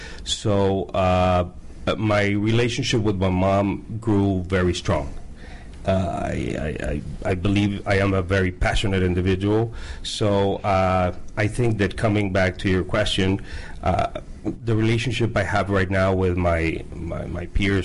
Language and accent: English; Guadalajara, Jalisco, Mexico; I am from Guadalajara, Mexico.